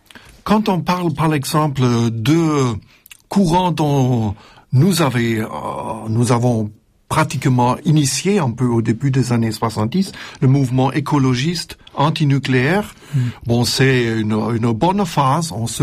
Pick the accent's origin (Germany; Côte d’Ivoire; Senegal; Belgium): Germany; French is a second language; moved away as an adult; now in Marseille, France; Oui, je suis allemand. J'ai milité les années 80-90 en Allemagne. Je suis venu à Marseille en 2001